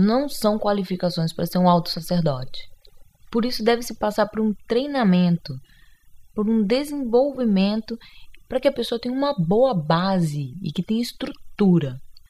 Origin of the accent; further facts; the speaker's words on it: Brazil; depois eu vou falar sobre algumas tradições que eu considerei importantes ou diferentes para nós que somos do Brasil.